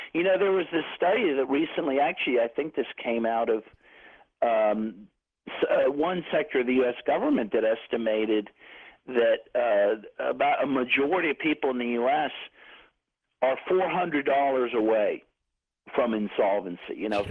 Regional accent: Cincinnati, Ohio, United States; I grew up in Cincinnati, Ohio. I went to Catholic schools my whole life.

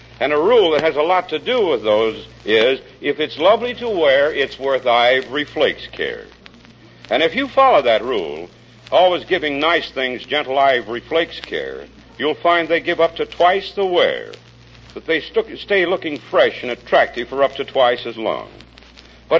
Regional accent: Waynesboro, Pennsylvania, United States; now in Encino, United States; Did you ever hear Waynesboro, Pennsylvania? It's, huh? Yes, that's my hometown. It's, of course, I've been out of there for 20 years now. I'm the mayor of Encino, California.

